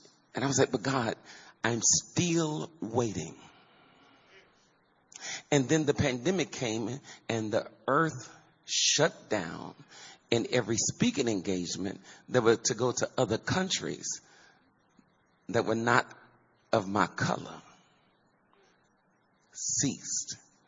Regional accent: Chicago, Illinois, United States; So for some of y'all, as I said, I'm from Chicago.

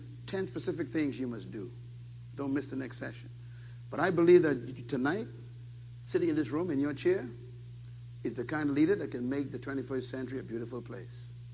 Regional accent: Bain Town, New Providence, Bahamas; And I say, I'm from Baintown. And they're like, what is Baintown? I say, it's one of the poorest areas of my island where I was born.

